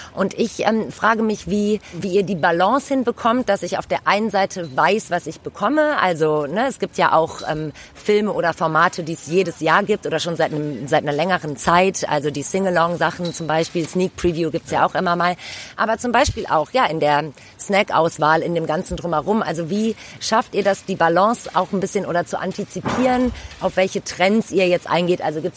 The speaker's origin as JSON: {"language": "German", "town": "Düsseldorf", "region": "North Rhine-Westphalia", "country": "Germany", "tie": "born or raised there", "said": "ich bin hier auch in der Nähe aufgewachsen"}